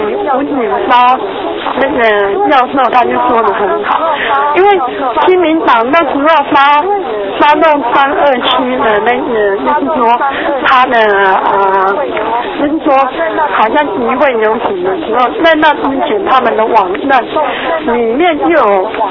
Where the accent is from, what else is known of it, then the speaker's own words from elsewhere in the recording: Taiwan; 因为我觉得像这样你欺负我们台湾人